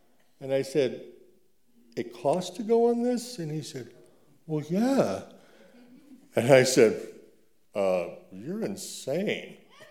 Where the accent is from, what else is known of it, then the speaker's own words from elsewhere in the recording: Casper, Wyoming, United States; So like I said, I came from Casper, Wyoming, where I lived most of my life.